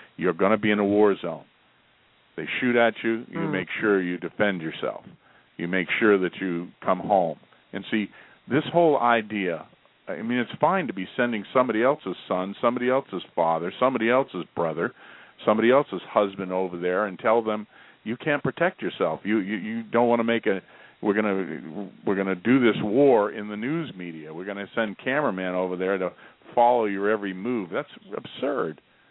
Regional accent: United States; I mean, I'm an American.

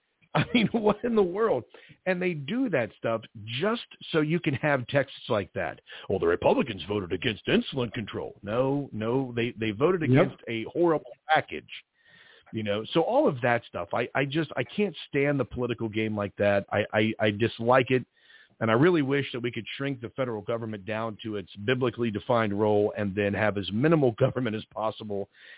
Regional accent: Ohio Valley, United States; And I'm from the Ohio Valley, so I live up here in northern Kentucky, and it's extremely humid all the time.

